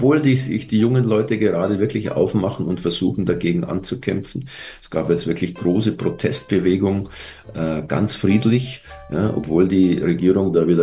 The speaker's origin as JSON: {"language": "German", "town": "Munich", "region": "Bavaria", "country": "Germany", "tie": "born or raised there", "said": "wenn man es ganz genau nimmt, bin ich so halb Schwabinger, halb Maxvorstädter. Ah. Also ich bin so ziemlich an der Grenze zum Siegestor da geboren, an der Kalbachstraße."}